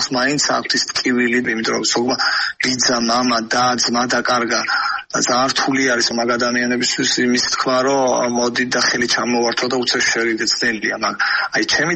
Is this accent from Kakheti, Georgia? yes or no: no; Batumi, Adjara, Georgia; also born or lived in Sukhumi; მე თავს ბათუმელავ თუ უკვე რომ არ მე ყოველთვის ძახი სოხუმელი ვარ მეთქე, მაგრამ თავს ბათუმელავ თუ რა გავიზარდე ამ ქალაქომსა